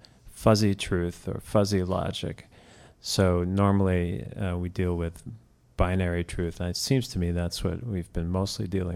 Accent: Alameda, California, United States; I'm from Alameda, California.

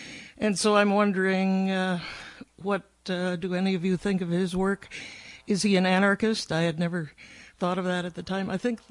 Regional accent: Daly City, California, United States; from Daly City

